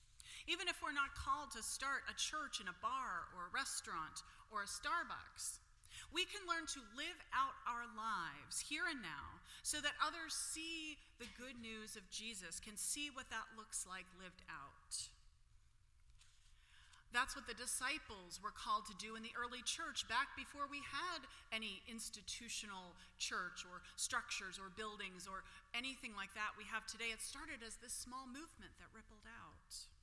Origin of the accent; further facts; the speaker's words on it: Pittsburgh, Pennsylvania, United States; In fact, in my hometown of Pittsburgh, several folks started a church in a tattoo parlor